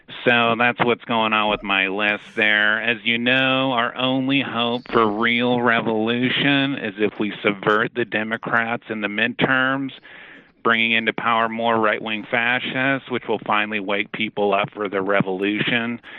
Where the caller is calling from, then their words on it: San Antonio, Texas, United States; Good afternoon, guys. … from San Antonio.